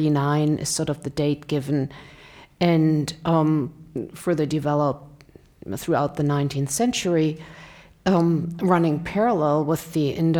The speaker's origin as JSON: {"language": "English", "region": "North Rhine-Westphalia", "country": "Germany", "tie": "born or raised there", "said": "I grew up in the Ruhr Valley, in the industrial center of Western Germany"}